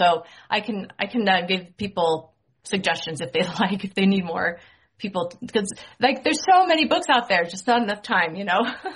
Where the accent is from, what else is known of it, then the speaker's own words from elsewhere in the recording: San Jose, California, United States; now in Utah, United States; because that's where I live now. But I'm from California. I, just like Lynette, grew up in San Jose.